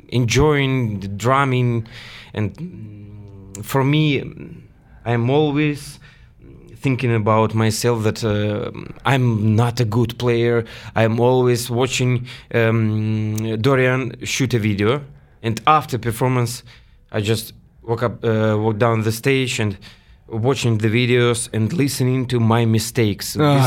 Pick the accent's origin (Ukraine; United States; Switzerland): Ukraine; English is a second language; from Ukraine.